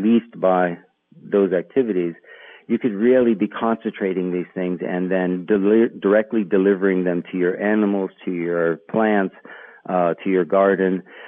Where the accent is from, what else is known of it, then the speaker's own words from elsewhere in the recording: Steubenville, Ohio, United States; Yeah, you know, I grew up in the Ohio Valley. I mean, I was born in Steubenville, Ohio